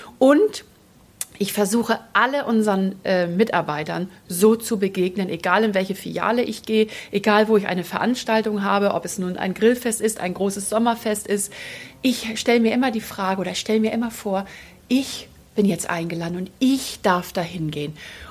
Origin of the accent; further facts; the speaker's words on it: Northern Germany, Germany; Und dann gibt es von mir als Norddeutsche ein fröhliches Moin.